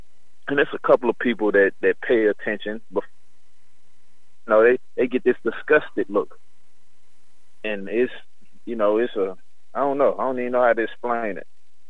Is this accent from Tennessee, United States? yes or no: yes; Tennessee, United States; Like, I'm from Tennessee. I'm a Tennessee fan